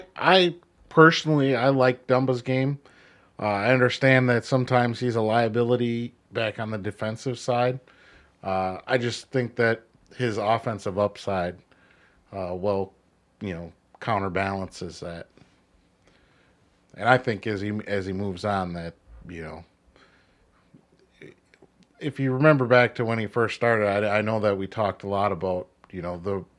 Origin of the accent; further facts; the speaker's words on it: Minnesota, United States; Us being Minnesotans, loving hockey and just being Minnesotan, we're not happy with that.